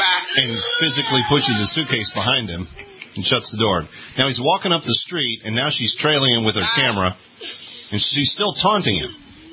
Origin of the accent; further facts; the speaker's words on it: Fort Worth, Texas, United States; Dina is in Fort Worth, Texas, my hometown originally.